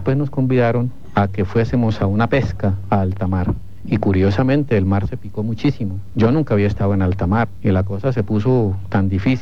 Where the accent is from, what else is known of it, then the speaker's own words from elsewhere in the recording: Colombia; los que tenemos que estar agradecidos somos nosotros también como colombianos